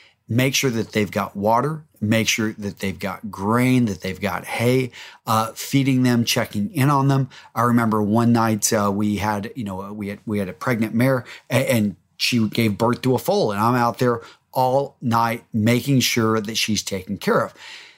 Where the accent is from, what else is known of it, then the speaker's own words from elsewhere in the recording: Texas, United States; growing up in West Texas, I think it was when I had to actually be responsible for others.